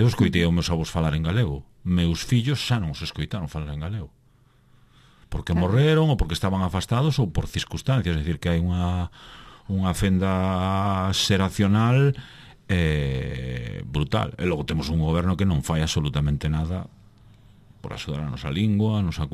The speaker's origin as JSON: {"language": "Galician", "town": "Vigo", "region": "Galicia", "country": "Spain", "said": "Eu son de Teis. A xente de Teis, o barrio onde eu vivo, colle o autobús e vai á cidade, ao centro da cidade, e di que vai a Vigo."}